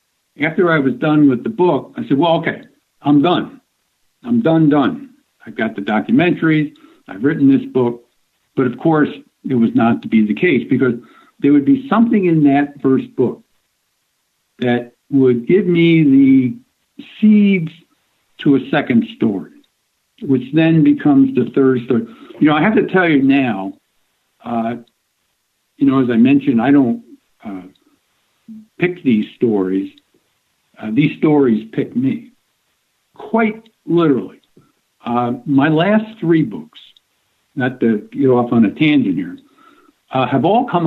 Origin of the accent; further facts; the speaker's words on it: New York, United States; now in Nevada, United States; I moved from New York. I lived all my life, and we decided to move to Nevada.